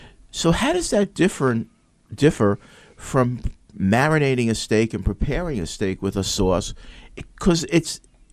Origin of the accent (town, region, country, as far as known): Oceanside, California, United States; born or raised there